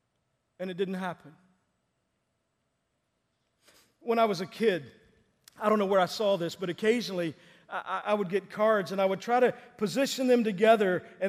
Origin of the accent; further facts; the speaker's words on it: Texas, United States; a church that my parents actually went to in the town I grew up in Southeast Texas